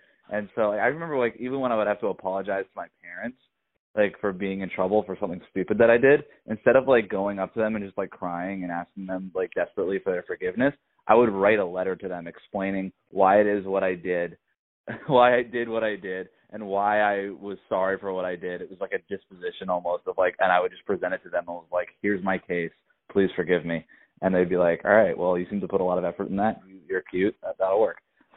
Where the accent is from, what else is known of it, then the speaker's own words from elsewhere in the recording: Florida, United States; You know, growing up in South Florida, we had a lot of great columnists.